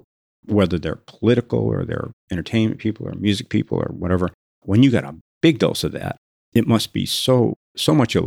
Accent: Chicago, Illinois, United States; You know, I grew up in Chicago, and I had a lot of relatives in Amarillo, Texas

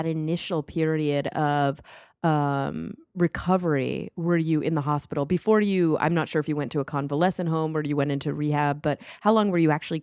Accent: Texas, United States; I'm a Texan.

